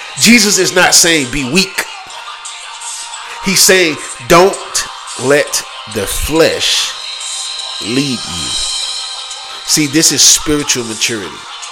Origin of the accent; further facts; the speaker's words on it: Atlanta, Georgia, United States; Like, I come from Atlanta, you know? … taught us that, right?